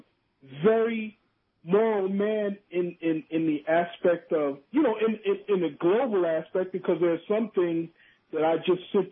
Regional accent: Bronx, New York, United States; from the Bronx.

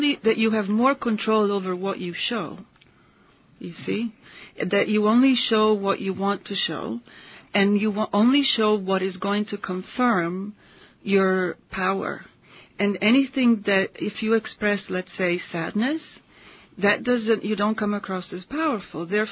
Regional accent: Italy; I grew up in Europe, as you know, in Italy, and all throughout my youth

